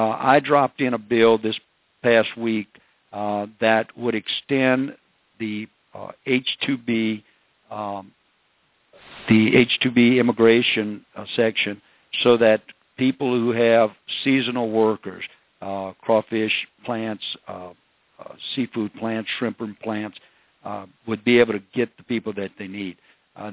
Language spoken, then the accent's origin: English; Napoleonville, Louisiana, United States; I grew up in Napoleonville